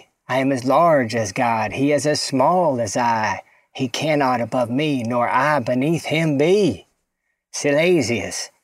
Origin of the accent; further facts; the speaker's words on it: the South, United States; I was so like aggrieved as a Southerner.